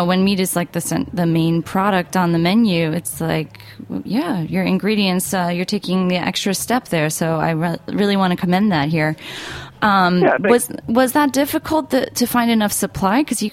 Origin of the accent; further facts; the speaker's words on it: New York, United States; also born or lived in New Jersey; I should preface this conversation by saying that I am from New York and New Jersey